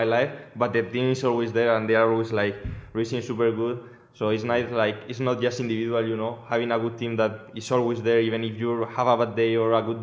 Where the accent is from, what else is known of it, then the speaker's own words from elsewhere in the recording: Spain; English is a second language; now in United States; I'm from Spain